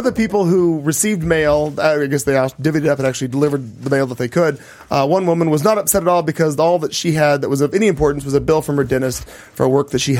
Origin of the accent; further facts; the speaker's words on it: Owensboro, Kentucky, United States; because I'm from the Midwest. I understand. Owensboro, Kentucky.